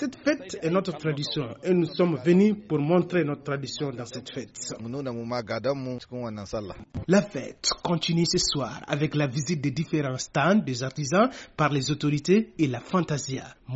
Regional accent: Tigida, Agadez, Niger; Nous venons de Tigida et nous fêtons la cure salée et cette fête est bonne.

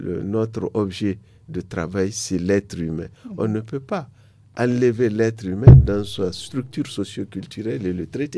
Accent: Niger; Mais bien sûr, ça me dit beaucoup de choses, puisque je suis nigérien.

